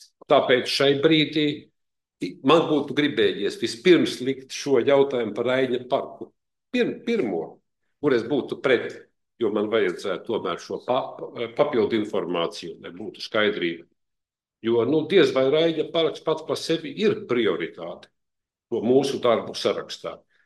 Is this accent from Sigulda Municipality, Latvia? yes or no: yes; Sigulda, Sigulda Municipality, Latvia; Un vispār kā Siguldietis, es saķeru galvu šausmās